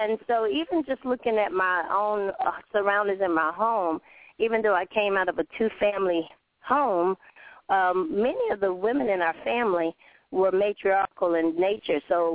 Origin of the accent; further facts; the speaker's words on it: Raleigh, North Carolina, United States; And I'm from Wake County, which is in Raleigh, North Carolina